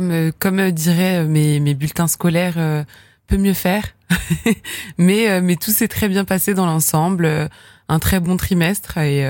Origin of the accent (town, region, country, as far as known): Vauréal, Île-de-France, France; born or raised there